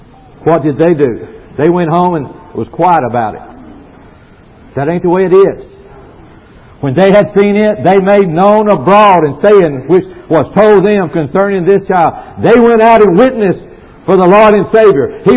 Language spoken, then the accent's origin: English; Jackson, Tennessee, United States; when I came from Jackson, Tennessee, to come to Dallas, Texas, I wanted to see Jesus.